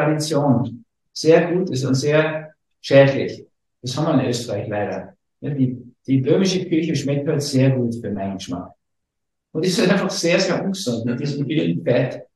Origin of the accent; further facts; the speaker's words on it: Berlin, Germany; born there; ich bin in Berlin geboren